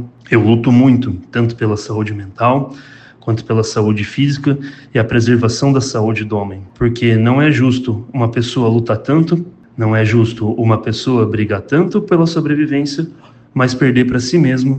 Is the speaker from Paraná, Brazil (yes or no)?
yes; São José dos Pinhais, Paraná, Brazil; also born or lived in Florianópolis; now in Campos Novos, Brazil; Eu sou natural de São José dos Pinhais, em Paraná. Fui para Florianópolis fazer faculdade e logo depois vim parar aqui.